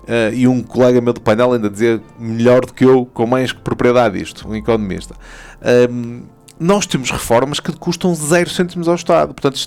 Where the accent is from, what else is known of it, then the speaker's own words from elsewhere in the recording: Portugal; Vamos pensar Portugal. E vamos pensar Portugal como portugueses.